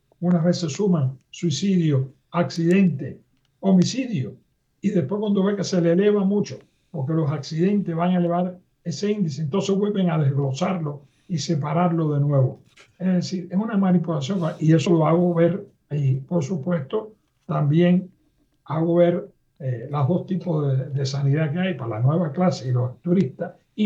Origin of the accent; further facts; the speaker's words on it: Cuba; tengo como cubano muchos testimonios de gente